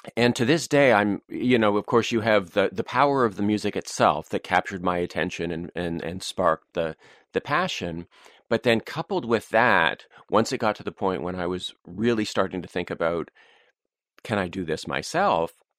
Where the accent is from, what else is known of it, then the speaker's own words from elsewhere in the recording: Toronto, Ontario, Canada; I'm originally from the Toronto area in Canada.